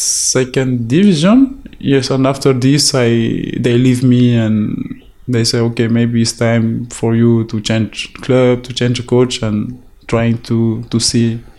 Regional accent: Calais, Hauts-de-France, France; I was there in Calais, in my hometown, during the summer, and it was like really cold for me, because in Senegal, you know, it's like 30 degrees

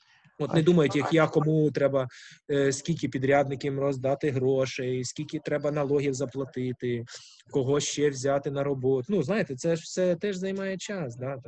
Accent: Kyiv, Ukraine; я корінний киянин, да, то у мене, ну, на жаль, або так склалося, ну, всі розмовляли російською, всі в оточенні взагалі. Ну, тобто, в Подільському районі, до речі, там, де ваша Могилянка, теж закінчував школу

